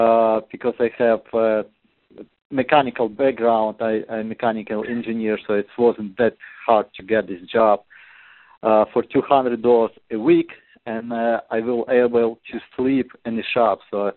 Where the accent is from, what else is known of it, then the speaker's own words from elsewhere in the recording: Ukraine; English is a second language; moved away as an adult; I'm originally from Ukraine, was born and raised up there up to my 30 years birthday. And because of some disagreement, let's put this way, with the political issue, I got to leave the country.